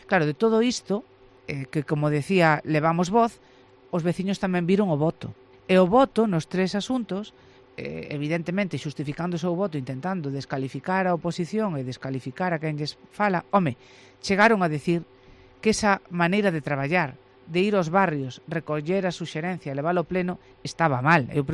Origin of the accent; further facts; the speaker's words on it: Lugo, Galicia, Spain; e como lucense, pois tamén dende logo é un acto de responsabilidade.